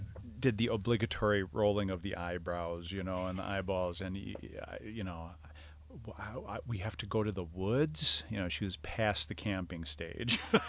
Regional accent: Indianapolis, Indiana, United States; I'm from Indianapolis, Indiana.

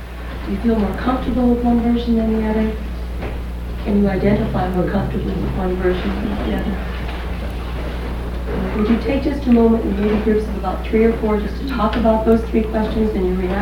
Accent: Chico, California, United States; I'm from Chico, California

